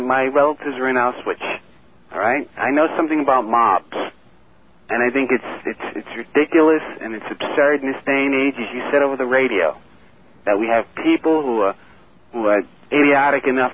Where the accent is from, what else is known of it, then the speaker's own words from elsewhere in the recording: Brooklyn, New York, United States; I'm from Brooklyn, New York.